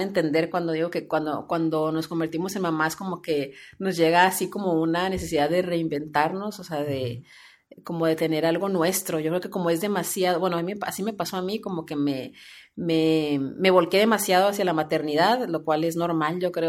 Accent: Mexicali, Baja California, Mexico; Yo soy de Mexicali, Baja California

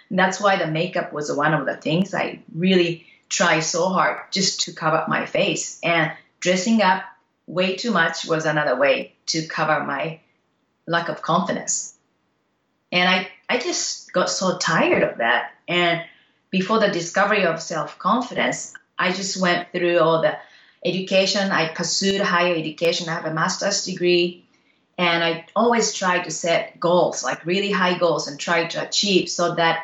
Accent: Japan; English is a second language; also born or lived in Canada; I am originally from Japan and I grown up and educated in Japan and I went to school in Canada. So that's where I learned English.

